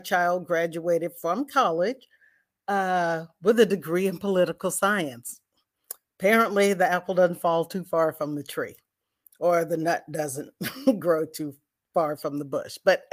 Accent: California, United States; So I'm from California. clearly a big agricultural state, but also big in tech.

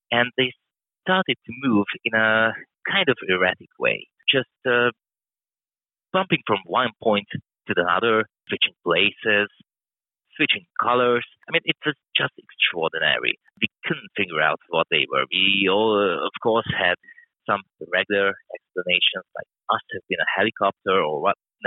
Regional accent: Budapest, Hungary; English is a second language; from Hungary, Budapest, as you have already mentioned. I'm 32 years old now. I was born in 1990, just after the end of the Soviet occupation.

